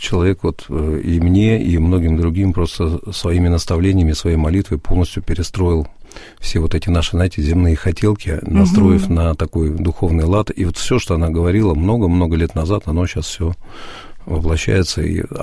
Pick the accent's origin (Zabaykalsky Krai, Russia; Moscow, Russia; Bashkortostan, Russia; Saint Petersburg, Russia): Moscow, Russia; хотя я москвич, там, в пятом поколении